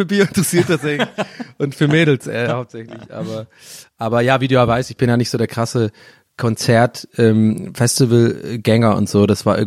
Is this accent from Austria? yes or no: no; Dublin, Leinster, Ireland; now in Germany; Also zumindest da, wo ich aufgewachsen bin, in Dublin, da so in der Gegend.